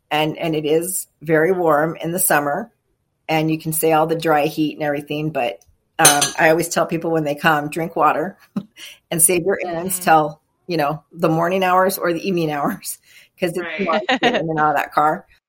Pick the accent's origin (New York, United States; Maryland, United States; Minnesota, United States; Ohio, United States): Minnesota, United States; Minneapolis; now in Prescott, United States; Yeah, I'm originally from Minnesota, so I came out here to get away from the winter.